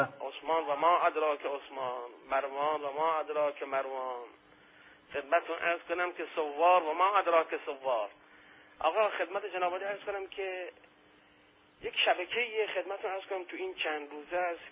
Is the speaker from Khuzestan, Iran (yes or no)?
yes; Khuzestan, Iran; ما شیعه هستیم آقا در خوزستان.